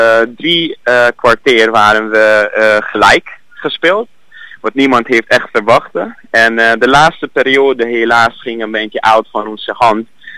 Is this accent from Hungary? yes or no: yes; Hungary; Dutch is a second language; now in Netherlands; Ik kom uit van Hongarije. En ik woon hier in Nederland al 8 jaar.